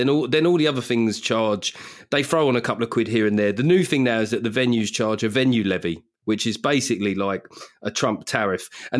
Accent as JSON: {"language": "English", "country": "United Kingdom", "said": "I'm British."}